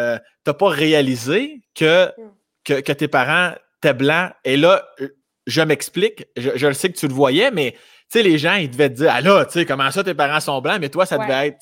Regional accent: Laurier-Station, Quebec, Canada; Mais il n'y a rien qui va m'enlever, mon Laurier Station.

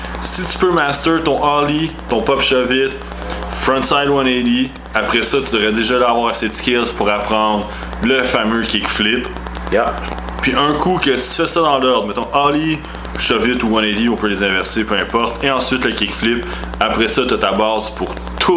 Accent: Quebec, Canada; puis on est des Québécois.

